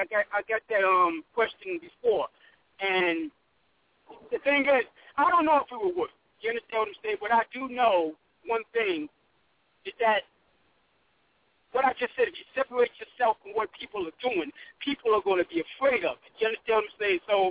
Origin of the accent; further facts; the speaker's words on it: Brooklyn, New York, United States; I'm from Brooklyn, New York. We got that kind of unique kind of flow that comes out of Brooklyn